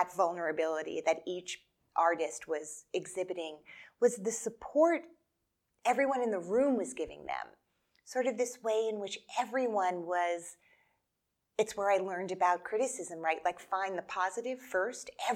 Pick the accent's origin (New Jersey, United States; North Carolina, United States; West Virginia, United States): New Jersey, United States; I grew up in New Jersey